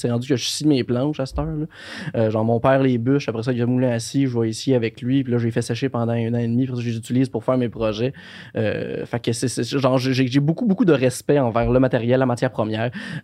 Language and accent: French; Sainte-Mélanie, Quebec, Canada; born or raised there